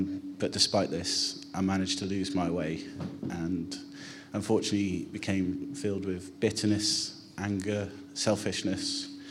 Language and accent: English; Hallacho, South West England, United Kingdom; I grew up in Hallacho, just down the road, and lived there with my mother, my brother, and my father. We went to church in High Littleton as a child.